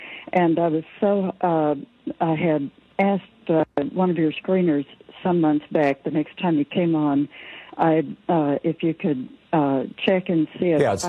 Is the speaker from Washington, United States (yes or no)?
yes; Vancouver, Washington, United States; I am from Vancouver, Washington.